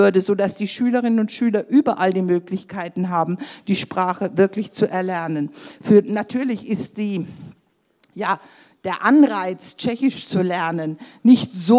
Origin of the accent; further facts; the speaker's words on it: Bavaria, Germany; Also ich komme jetzt ja auch aus dem Grenzgebiet.